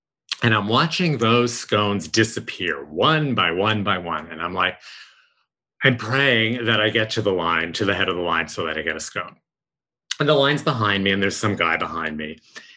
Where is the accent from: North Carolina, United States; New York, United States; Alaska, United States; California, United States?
New York, United States; So as you know, I grew up in New York.